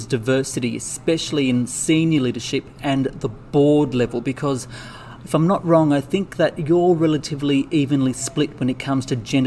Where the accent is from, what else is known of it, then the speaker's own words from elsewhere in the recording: Wollongong, New South Wales, Australia; my hometown of Wollongong on the New South Wales south coast